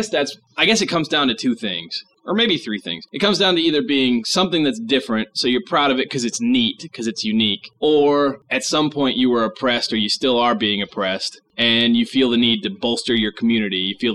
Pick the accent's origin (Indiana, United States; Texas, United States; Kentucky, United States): Texas, United States; Fort Worth; born there; and I say I was born in Fort Worth, Texas. It's kind of neat, I guess, because it's different, but I don't give a shit where I was born.